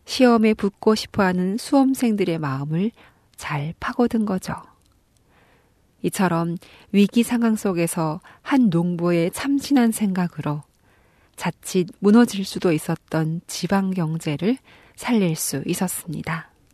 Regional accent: North Korea; 저는 탈북민 방송원

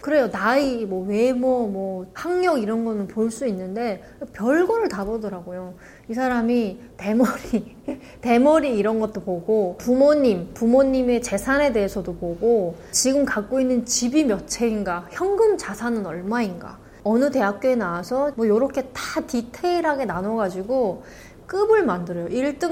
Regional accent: Chongjin, North Hamgyong, North Korea; now in South Korea; 저는 2008년에 탈북해서 왔고요. 바다가 아름다운 청진이 고향입니다.

